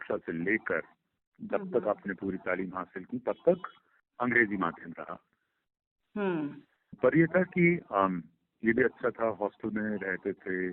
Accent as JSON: {"language": "Hindi", "region": "Punjab", "country": "India", "also_born_or_lived": "Delhi", "said": "मेरे हम लोग पंजाब से आते हैं तो पंजाब में मतलब वो जो आपस में लोग एक दूसरे को खत लिखा करते थे"}